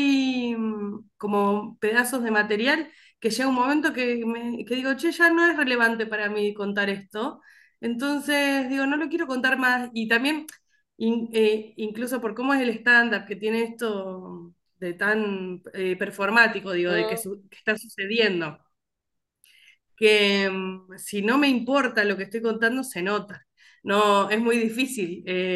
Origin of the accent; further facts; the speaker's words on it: Santa Fe, Argentina; born there; now in Buenos Aires, Argentina; yo en el Facebook tengo puesta Deseres Santa Fe, que es donde nací, y dice, vive en Buenos Aires.